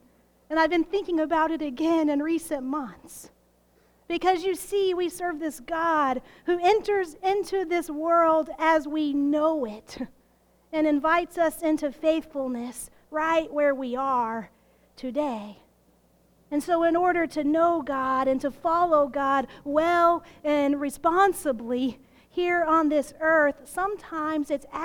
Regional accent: Texas, United States; And I grew up in Texas, the land of oil and cowboys and Republicans.

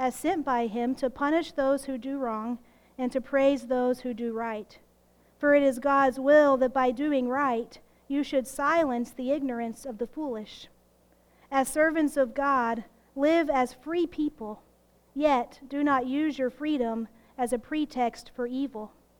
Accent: Texas, United States; And I grew up in Texas, the land of oil and cowboys and Republicans.

